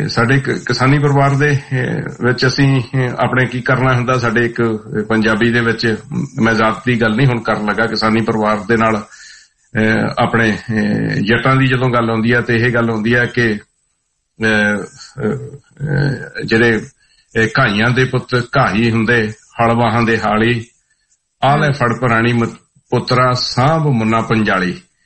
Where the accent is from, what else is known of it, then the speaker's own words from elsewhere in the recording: Bhangala, Punjab, India; also born or lived in Chak Khurd, India; ਤੇ ਜੇ ਪਿੰਡ ਦਾ ਪਿਛੋਕੜ ਪੁੱਛਣਾ ਤੇ ਭੰਗਾਲਾ ਨੂਰਮਲ ਨਕੋਦਰ ਦੇ ਏਰੀਏ ਦੇ ਵਿੱਚ, ਪੰਜਾਬ ਦੀ ਧਰਤੀ ਉੱਤੇ ਮੰਜਕੀ ਦੇ ਇਲਾਕੇ ਦੇ ਵਿੱਚ ਮੇਰਾ ਆਪਣਾ ਪਿੰਡ ਪੈਂਦਾ।